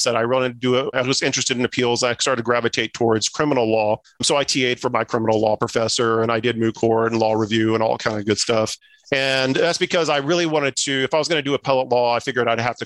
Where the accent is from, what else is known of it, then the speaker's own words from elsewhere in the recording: San Antonio, Texas, United States; also born or lived in Phoenix, Arizona; So I was born in Phoenix, Arizona. It was a military family. So we moved all around when I was a kid. But my parents were Corpus Christi. So we always had a connection to Texas. We moved to San Antonio when I was about 8 years old.